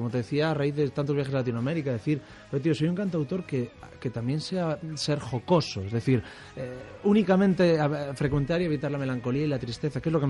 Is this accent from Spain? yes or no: yes; Pantín, Galicia, Spain; also born or lived in Ferrol; Yo nací en Ferrol, en el puerto de Ferrol, y a los 3 años me fui a vivir a Pantín, que es una aldea con 50 habitantes y 1.200 vacas y 2.000 caballos y una playa gigante donde se hace surf.